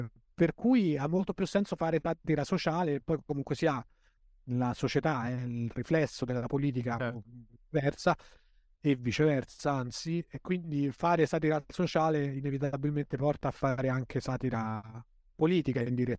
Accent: L'Aquila, Abruzzo, Italy; Io sono cresciuto all'Aquila

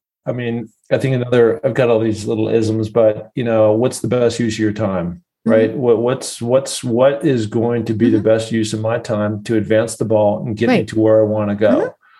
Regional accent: Seattle, Washington, United States; I grew up in Seattle, so mm-hmm. it has a lot of mountains like Colorado.

